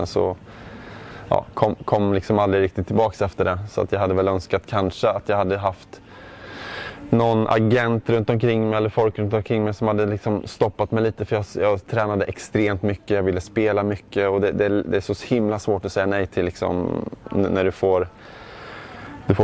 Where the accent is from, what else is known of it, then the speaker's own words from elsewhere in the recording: Värmland, Sweden; jag var från Värmland.